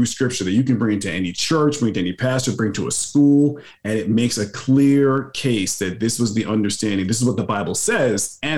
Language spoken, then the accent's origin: English; New York City, New York, United States; You know, I told you guys already that, you know, I'm originally from New York City.